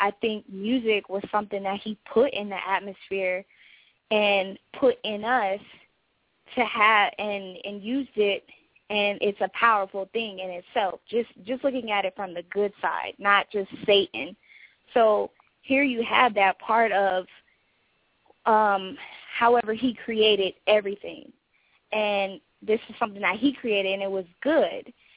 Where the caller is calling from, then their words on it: Pasadena, California, United States; I'm actually Pam's daughter, and I'm calling from Pasadena.